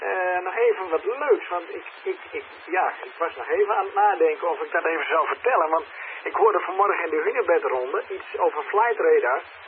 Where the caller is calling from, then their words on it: Drouwen, Drenthe, Netherlands; QTH Drouwen in Drenthe.